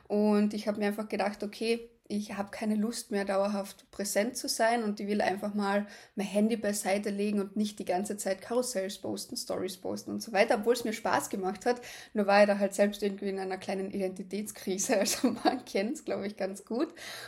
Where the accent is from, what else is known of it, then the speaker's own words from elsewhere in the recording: Carinthia, Austria; now in Graz, Austria; also ursprünglich komme ich aus Kärnten, bin aber in Graz, also ich lebe da, weil ich damals da studieren habe anfangen.